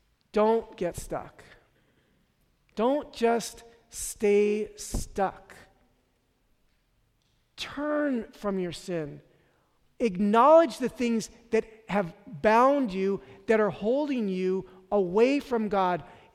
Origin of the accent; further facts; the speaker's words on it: San Francisco, California, United States; growing up in San Francisco, we would come to Fresno every summer.